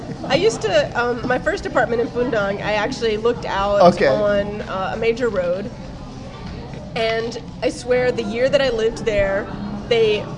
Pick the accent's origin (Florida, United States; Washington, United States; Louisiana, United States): Louisiana, United States; See, I'm from South Louisiana and absolutely no French whatsoever.